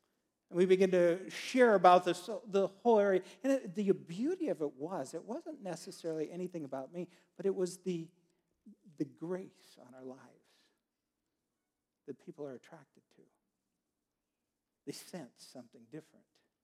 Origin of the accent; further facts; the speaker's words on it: Nebraska, United States; and I grew up in Nebraska.